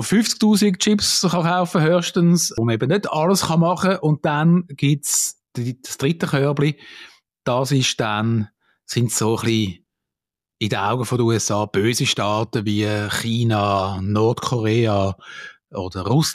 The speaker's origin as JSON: {"language": "German", "country": "Switzerland", "said": "Also als Schweizer meinen wir ja immer, wir sind super und die Besten"}